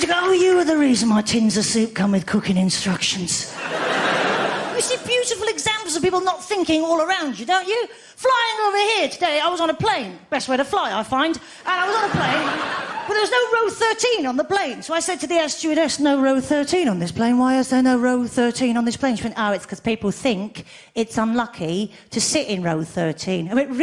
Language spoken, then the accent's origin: English; England, United Kingdom; I've discovered that I'm so English that there's a part of me that doesn't even like to use my car horn anymore